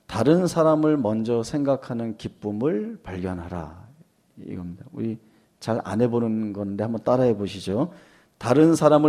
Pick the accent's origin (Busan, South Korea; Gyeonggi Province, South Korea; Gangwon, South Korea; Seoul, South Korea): Seoul, South Korea; Mapo-gu; 제가 어렸을 때 마포구에 살았는데요. 동네에 거지 한 분이 계셨어요.